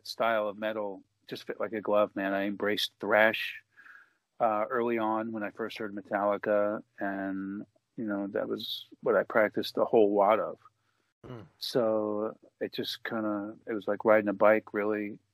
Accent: United States; And I'm an American and I grew up in the 80s.

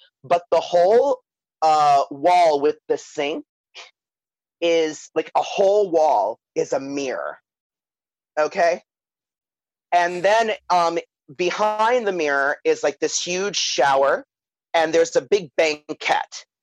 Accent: Staten Island, New York, United States; me and my sister, who are from Staten Island, had, you know, we didn't really know. But me and my sister were teenagers. Like, I was 17

